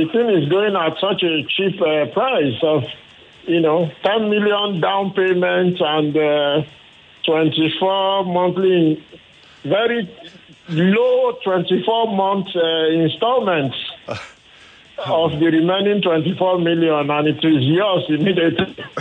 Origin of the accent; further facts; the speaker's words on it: Ikoyi, Lagos, Nigeria; as a child of a senior civil servant that lived in Ikoyi and I grew up in Ikoyi